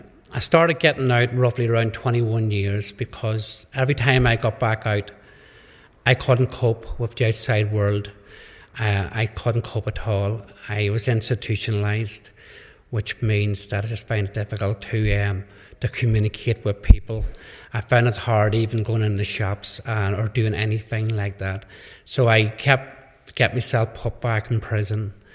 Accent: Enniskillen, Northern Ireland, United Kingdom; born there; I came from a Catholic family. I was born in Listenskee near Enniskillen, and as a devoted Catholic back then, I grew up with my family and everybody else. Got four sisters and two brothers.

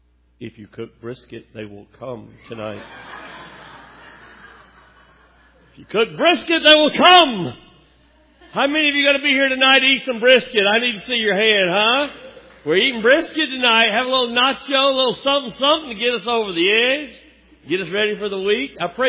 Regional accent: Alabama, United States; I'm from Alabama. Everybody say, help him, Jesus. And if you need a translator, there'll be a couple of deep southern colloquialisms in this message.

